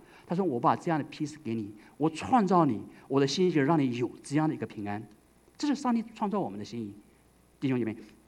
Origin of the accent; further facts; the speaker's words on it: China; 我们中国人是天不怕地不怕的，我们不知道怕神，我们知道我们怕皇帝怕官员